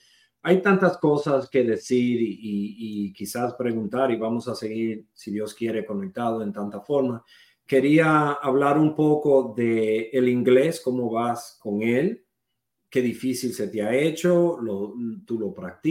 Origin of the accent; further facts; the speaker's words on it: Dominican Republic; accent: Dominican; Spanish is a second language; yo personalmente, sabes que tengo acento en español por dominicano, sabes que, como te dije, la L y la R